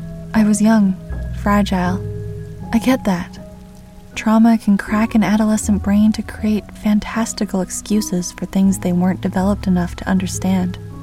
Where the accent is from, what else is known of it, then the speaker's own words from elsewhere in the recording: Texas, United States; I grew up in East Texas, rain country. Every bit as wet as West Texas is dry.